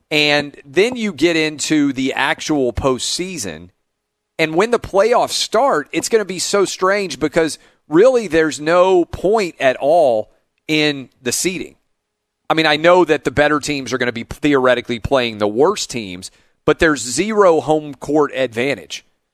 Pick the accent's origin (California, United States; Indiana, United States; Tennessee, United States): Tennessee, United States; Dollywood is going to be opening here soon in Tennessee, my home state.